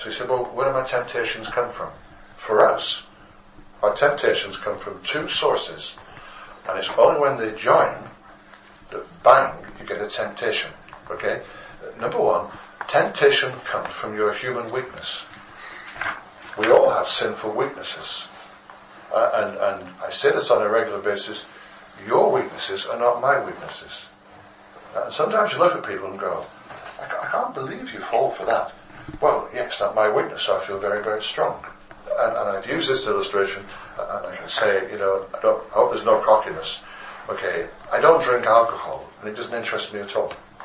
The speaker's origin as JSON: {"language": "English", "region": "England", "country": "United Kingdom", "said": "Lord, I'm English."}